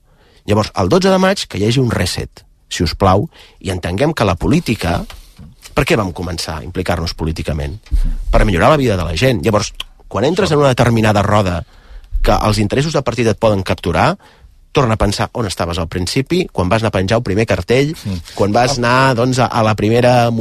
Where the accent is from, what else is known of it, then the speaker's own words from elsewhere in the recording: Catalonia, Spain; com a català i com a persona que s'estima el seu país